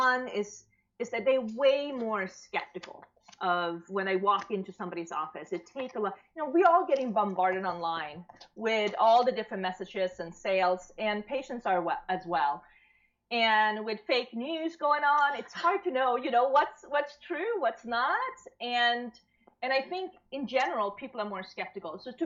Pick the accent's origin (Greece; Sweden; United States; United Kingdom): Sweden; also born or lived in Switzerland; And again, I grew up in Europe in between Sweden and Switzerland.